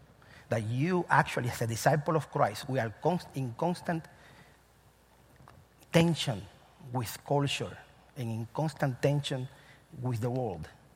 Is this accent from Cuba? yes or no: yes; Cuba; English is a second language; So for a second, remember that I'm from Cuba and I have an accent.